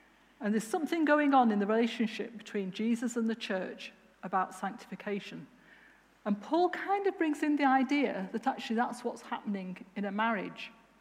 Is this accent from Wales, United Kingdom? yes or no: no; Scotland, United Kingdom; so that means the kids can stay in the Scottish education system, we came from Scotland.